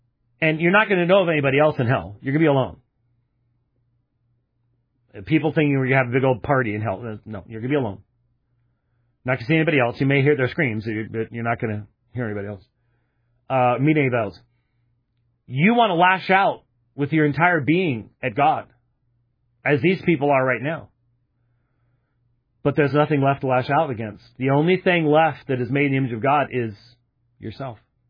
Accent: Arizona, United States; And then I'm from Arizona, folks.

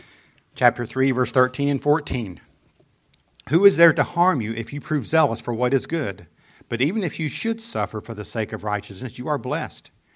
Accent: the South, United States; I was born and raised in the South.

